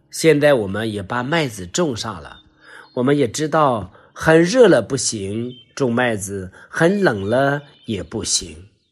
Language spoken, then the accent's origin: Chinese; China; 我们身为中国人没有文明也没有礼仪了